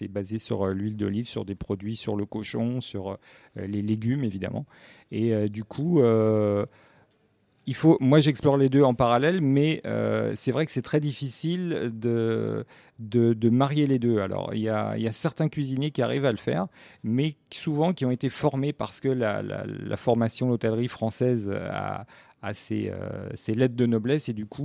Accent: Emilia-Romagna, Italy; je suis originaire du Piacentino, vers Duché de Parme et Duché de Piacenza. J'étais encore les terres de Verdi, je suis vraiment dans ce coin-là

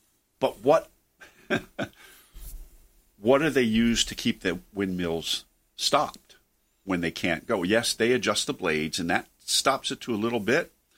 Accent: East Coast, United States; I grew up on the East Coast

